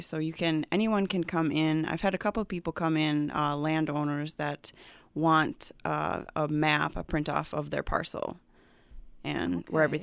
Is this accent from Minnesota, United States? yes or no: yes; Minnesota, United States; Well, I grew up in Minnesota, and my parents live in Faribault, so southern Minnesota.